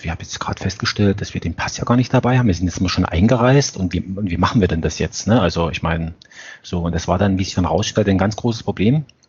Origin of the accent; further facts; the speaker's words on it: Germany; ich hatte ja die allergrößten Befürchtungen, dass wir dort als Deutsche veräppelt werden oder sowas